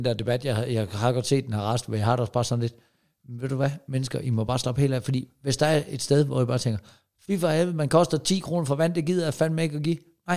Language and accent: Danish; Jutland, Denmark; Jeg går sgu ikke til træning, jeg er en nær jyde